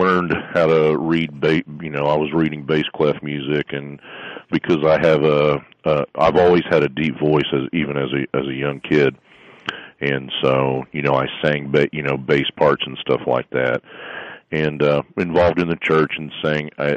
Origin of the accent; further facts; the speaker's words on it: Miami, Florida, United States; also born or lived in Homestead; I'm originally from Florida, Miami, Florida, and I lived in Homestead for a while as well.